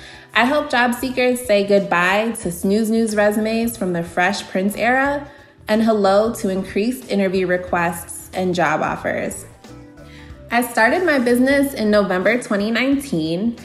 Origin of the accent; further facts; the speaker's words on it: Aurora, Illinois, United States; I'm from Aurora, Illinois, in the Chicago suburbs